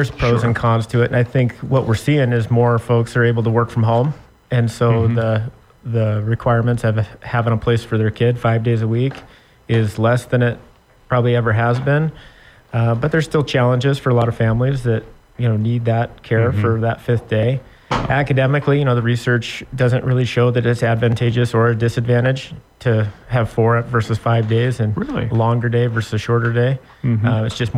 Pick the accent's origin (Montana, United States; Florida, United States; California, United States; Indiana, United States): Montana, United States; So I grew up in the Flathead Valley.